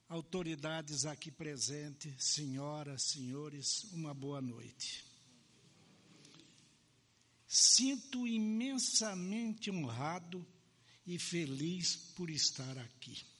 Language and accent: Portuguese; Marialva, Paraná, Brazil; also born or lived in Itabapuã, São Paulo; now in Sarandi, Brazil; sou natural de Itabapuã, estado de São Paulo, e vim para Marialva, aqui da BAN, ali eu me criei, ali eu cresci, e, de repente, eu cheguei a Sarandi e encontrei aqui o meu verdadeiro lugar.